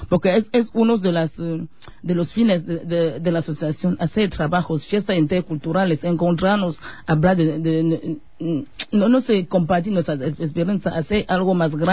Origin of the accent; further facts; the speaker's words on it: Cameroon